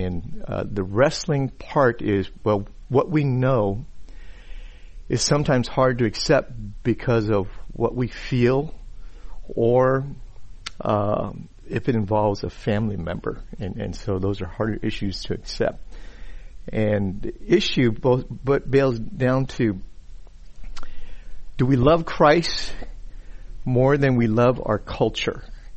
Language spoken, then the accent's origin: English; San Antonio, Texas, United States; And so San Antonio is my hometown, and so we just sensed that the time was right